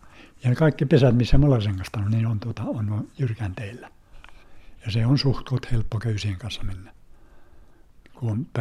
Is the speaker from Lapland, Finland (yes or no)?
yes; Lapland, Finland; No kaunis, tosi kaunis kylä ja pitkän kauniin Oonasärren rannalla ja upeat näkymät tunturiin ja hieno kylä asua, lepposa paikka.